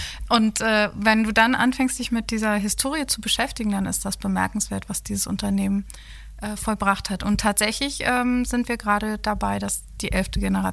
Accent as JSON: {"language": "German", "region": "Berlin", "country": "Germany", "tie": "born or raised there", "said": "Ich bin tatsächlich ein echtes Großstadtkind. Ich bin in Berlin groß geworden. Also ich bin da geboren und groß geworden."}